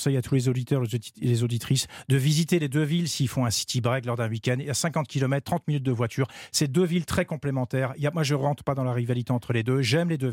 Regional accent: Grand Est, France; moi je suis de Moselle, donc c'est vrai que j'ai un petit avantage pour Metz, mais j'ai fait mes études à Nancy, donc je connais très bien les deux villes.

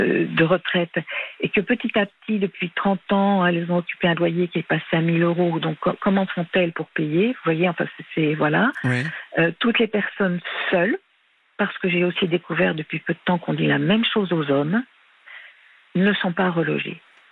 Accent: Paris, Île-de-France, France; je suis parisienne. J'habite à Paris, dans une chambre de service sous un toit.

